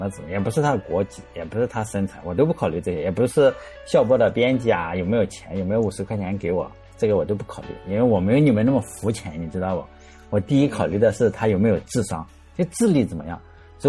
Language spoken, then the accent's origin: Chinese; Shandong, China; 悲惨，这个山东，哎呀，又给我们山东人抹黑了。